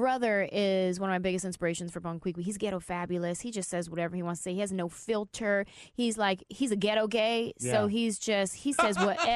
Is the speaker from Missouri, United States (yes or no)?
no; San Jose, California, United States; You know, I grew up in San Jose, California. And so there's a lot of Vietnamese people in San Jose.